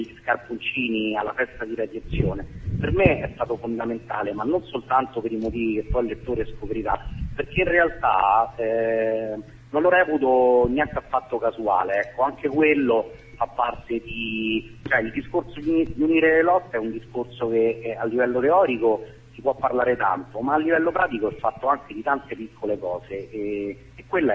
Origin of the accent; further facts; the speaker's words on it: Rome, Lazio, Italy; born there; io sono nato a Roma, e giuro esistono quartieri di Roma dove io non credo di essere mai stato